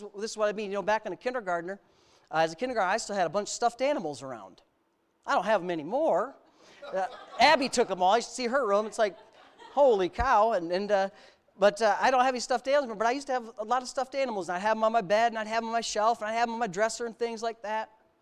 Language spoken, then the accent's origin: English; Frewsburg, New York, United States; the Methodist Church, the one I grew up in Frewsburg